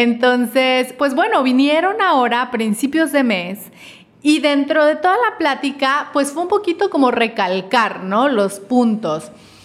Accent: Mexico; O sea, a nosotros como mexicanos y como habitantes de nuestro país.

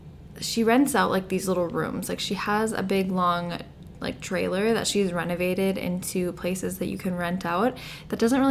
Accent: United States; So I am from the United States if you guys are new here

